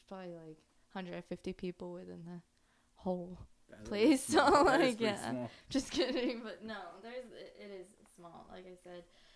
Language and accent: English; Florida, United States; now in California, United States; I'm from Florida, born and raised.